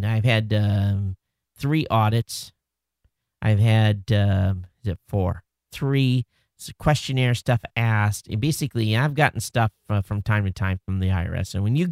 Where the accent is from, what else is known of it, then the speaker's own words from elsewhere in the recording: Michigan, United States; I grew up in Michigan. I know our school didn't have a basement, but you would think right there, you know, you're in tornado country.